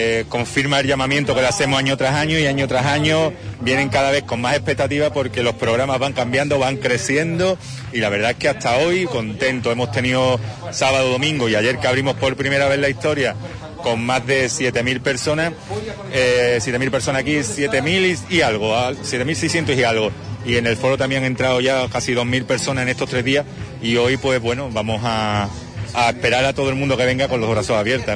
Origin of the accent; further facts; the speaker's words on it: Huelva, Andalusia, Spain; tenemos unos embajadores naturales en Huelva, que somos todos los onubenses